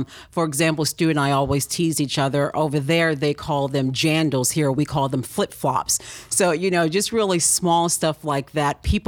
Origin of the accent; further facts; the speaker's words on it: United States; And I think maybe I'm saying that because I'm an American, or maybe I'm saying that because I'm an American journalist.